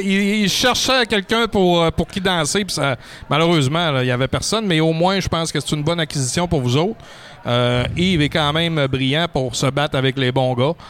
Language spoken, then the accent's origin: French; Quebec, Canada; accent: la Baie; Mon Dieu, j'ai sorti mon accent de la baie.